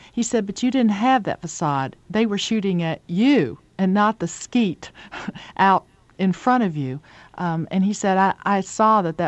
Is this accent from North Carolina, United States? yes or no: yes; North Carolina, United States; I'm from Western North Carolina. Every man has a gun in the closet where he goes hunting on the weekends